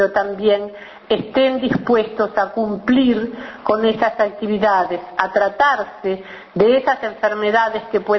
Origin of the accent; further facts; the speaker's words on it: Uruguay; yo me siento muy mal como uruguaya